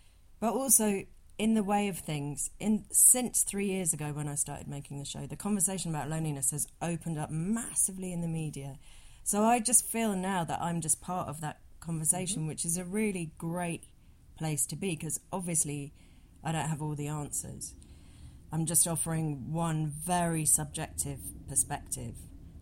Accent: London, United Kingdom; But I identify very strongly as a Londoner. And so partly it's high-fiving my city.

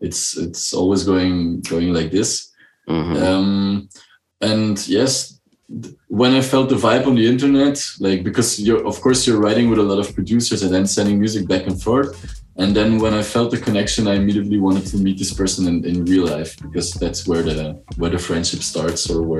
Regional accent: Belgium; now in Germany; I'm actually from Belgium. Mm-hmm. And I moved to Germany 8 or maybe now already 9 years ago.

